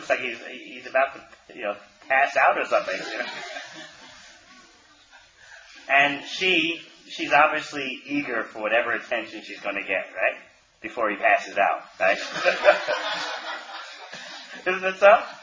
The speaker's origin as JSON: {"language": "English", "country": "New Zealand", "said": "they knew I was from New Zealand"}